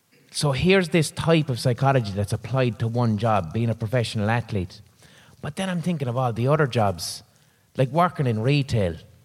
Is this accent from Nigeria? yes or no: no; Limerick, Munster, Ireland; We're both from Limerick City. We're both about the same age. We're both performers from Limerick City who've made names for ourselves outside Limerick City in our chosen fields.